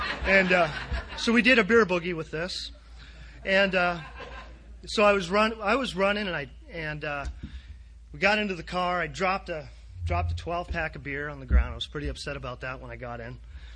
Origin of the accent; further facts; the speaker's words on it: California, United States; You know, I was a guy from California moving into a town of 1,500 people, had a styling mullet and whole bit, you know.